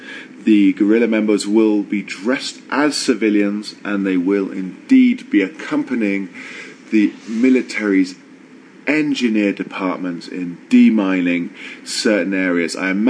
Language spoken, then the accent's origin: English; England, United Kingdom; Me being English and him being Irish